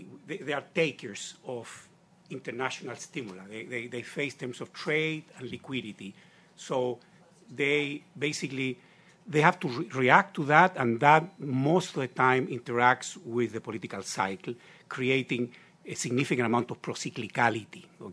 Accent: Chile; I'm from Chile originally.

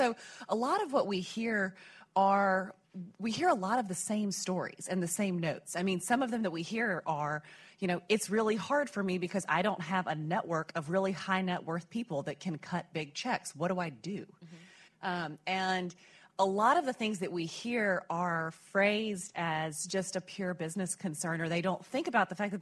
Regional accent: Alabama, United States; I'm from Alabama, so I'll pick on Alabama.

